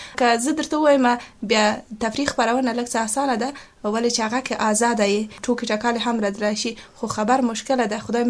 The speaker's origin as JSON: {"language": "Pashto", "region": "Paktia", "country": "Afghanistan", "said": "زه د پکتیا ولایت اوسیدونکی یم،"}